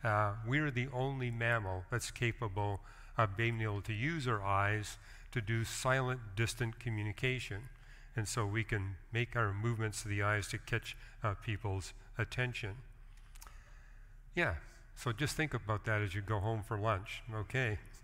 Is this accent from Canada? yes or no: yes; Canada; I remember growing up in Canada, and my mother prided herself that she could take the tiniest needle